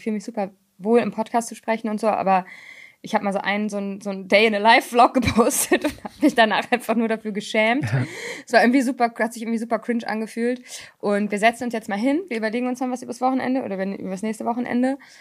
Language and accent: German; Hamburg, Germany; Ich bin ja Hamburgerin